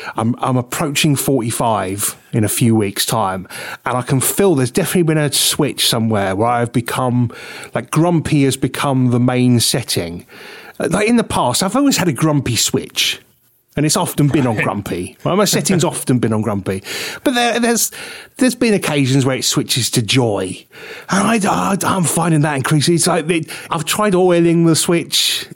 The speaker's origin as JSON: {"language": "English", "town": "Liverpool", "region": "North West England", "country": "United Kingdom", "said": "Hey, I'm from Liverpool. I'm blue, by the way."}